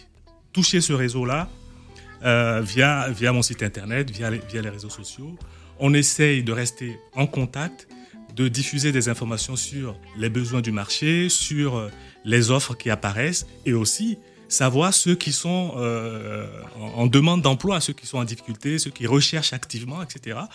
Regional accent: Togo; je suis togolais. Effectivement, je vais souvent à Lomé, hein, avec la famille.

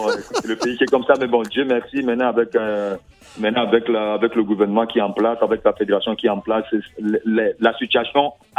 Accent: Togo; je suis du Togo, le Bénin c'est à côté

